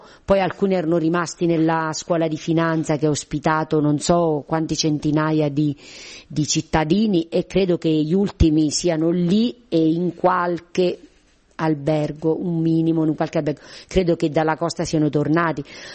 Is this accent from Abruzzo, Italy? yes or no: yes; L'Aquila, Abruzzo, Italy; il mio paese, che è un piccolo paese che nessuno nomina mai ed è della frazione del comune dell'Aquila